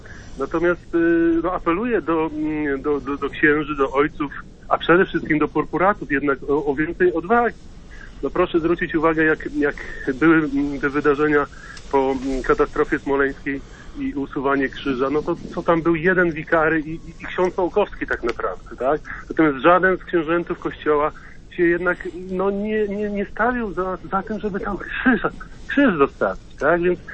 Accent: western Poland, Poland; no pochodzę z zachodniej Polski

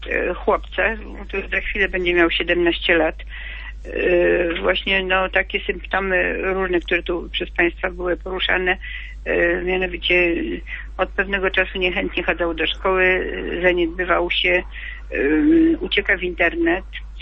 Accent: Warsaw, Masovian Voivodeship, Poland; My jesteśmy z Warszawy.

